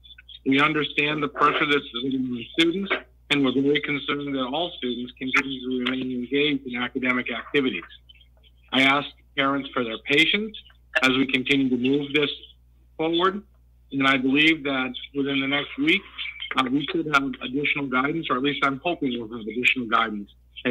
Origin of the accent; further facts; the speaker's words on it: Maine, United States; I'm from Maine.